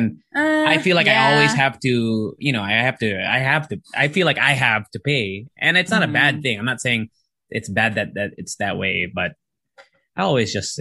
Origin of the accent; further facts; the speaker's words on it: Philippines; I have a documentation saying that I'm Filipino, so I was able to register to vote.